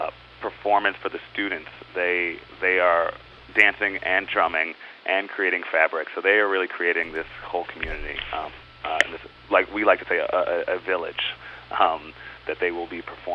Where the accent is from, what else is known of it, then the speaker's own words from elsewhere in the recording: New York, United States; especially me coming from, you know, growing up in New York, getting some of those traditions